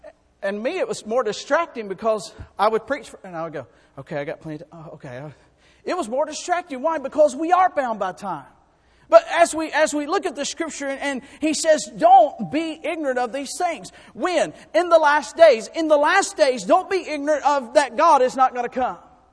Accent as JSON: {"language": "English", "town": "Enterprise", "region": "Alabama", "country": "United States", "tie": "born there", "said": "I was born in Enterprise, Alabama, in November the 29th, 1976."}